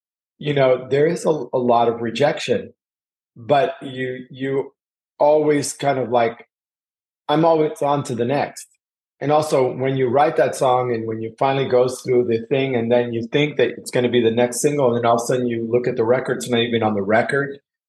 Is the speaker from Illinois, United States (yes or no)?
no; Miami, Florida, United States; You know, even though I was born in the States, my mother was Cuban, grew up in the Cuban exile community. We grew up in the projects of Liberty City.